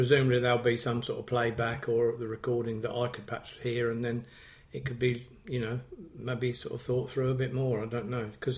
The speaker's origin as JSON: {"language": "English", "town": "Cambridge", "region": "East of England", "country": "United Kingdom", "tie": "born or raised there", "said": "I was born in Cambridge on 18th of February 1938. In as far as I can recall, the old maternity hospital, which was on Mill Road."}